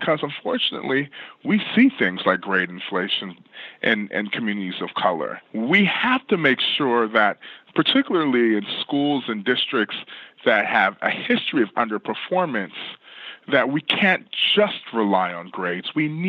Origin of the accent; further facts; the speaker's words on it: California, United States; Take my home state in California.